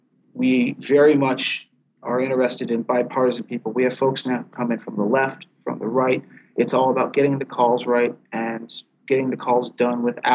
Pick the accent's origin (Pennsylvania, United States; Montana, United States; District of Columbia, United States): District of Columbia, United States; Washington; I grew up in the Washington, D.C. area. It's kind of sort of born into my blood, for better or worse.